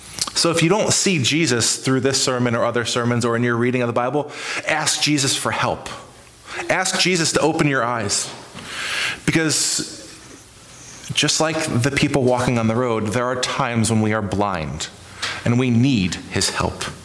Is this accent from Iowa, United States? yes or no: no; New Hampshire, United States; And as good New Hampshireites, I'm not sure how many people were born and raised in New Hampshire here, but our motto is live free or die.